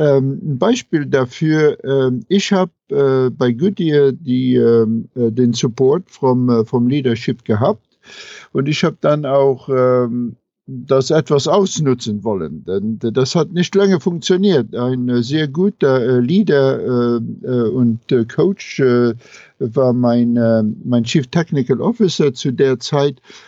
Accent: Luxembourg; moved away as an adult; also born or lived in Saarbrücken; now in United States; Ja, ich bin in Luxemburg aufgewachsen. Ich bin in Deutschland. Ich habe meine Universität in Deutschland gemacht, in Saarbrücken

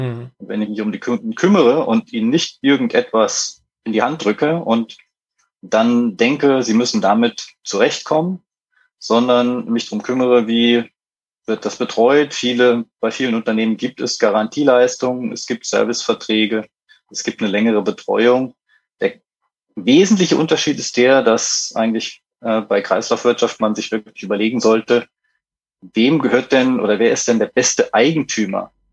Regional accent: Germany; now in Vienna, Austria; Ich bin ursprünglich aus Deutschland, wohne mittlerweile in Wien

